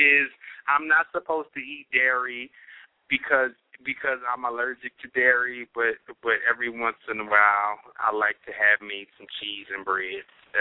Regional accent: Indianapolis, Indiana, United States; now in New York City, United States; I'm opening up a performing arts center in my hometown of Indianapolis, Indiana.

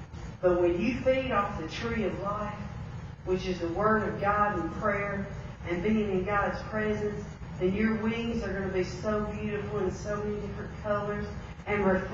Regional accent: Nashville, Tennessee, United States; It was called Nashville, just because I'm from Nashville, born and raised.

